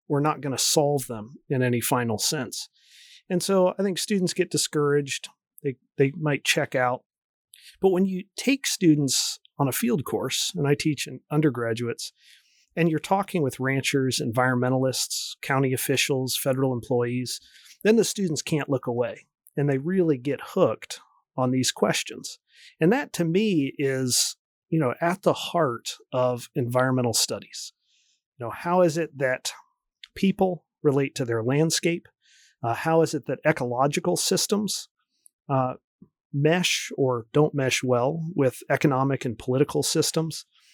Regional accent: Washington, D.C., United States; also born or lived in Oregon; I grew up near Washington, D.C. I vacationed in Maine

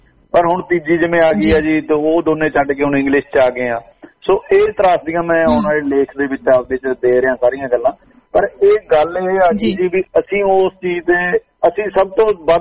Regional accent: Haryana, India; ਮੇਰੇ ਜਨਮ ਤੋਂ 3 ਸਾਲ ਪਹਿਲਾਂ ਪੰਜਾਬੀ ਸੂਬਾ ਬਣ ਗਿਆ ਜੀ, ਤੇ ਅਸੀਂ ਮੈਂ ਹਰਿਆਣੇ ਦੇ ਵਿੱਚ ਆ ਗਿਆ। ਮੈਂ ਹਰਿਆਣੇ ਚ ਆ ਗਿਆ ਜਦੋਂ ਨੂੰ ਮੈਂ ਸਕੂਲ ਜਾਣ ਜੋਗਾ ਹੋਇਆ

